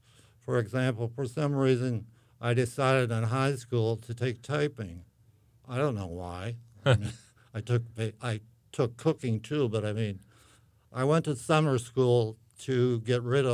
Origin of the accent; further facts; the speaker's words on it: United States; born there; when I remember that my father came over from Germany and met my mother. Mm-hmm. And consequently, I was born in the United States.